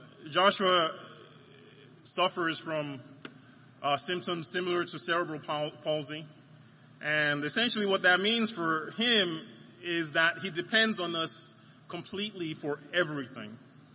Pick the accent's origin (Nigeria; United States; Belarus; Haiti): Nigeria; I grew up somewhere in Nigeria